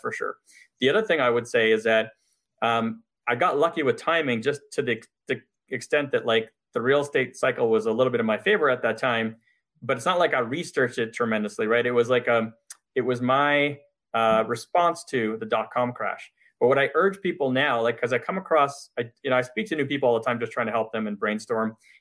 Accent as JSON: {"language": "English", "town": "Montreal", "region": "Quebec", "country": "Canada", "moved": "as an adult", "lives_now": "United States", "said": "my family in Montreal, where I'm from. So I'm from Canada. I moved to the US in 1998 when I did my MBA. So I lived half my life there, half my life here now."}